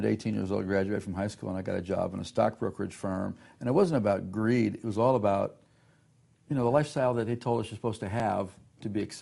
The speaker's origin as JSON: {"language": "English", "region": "Ohio", "country": "United States", "tie": "born or raised there", "said": "Actually, a little bit of my background, I was raised in the Midwest, outside of Cleveland, Ohio, in a typical 1950s suburban life, like happy days. Grew up in a Roman Catholic home"}